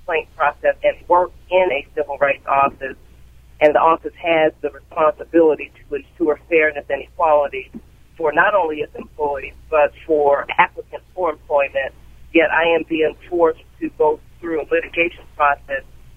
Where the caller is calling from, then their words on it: Washington, District of Columbia, United States; I am calling from the Washington, D.C. area.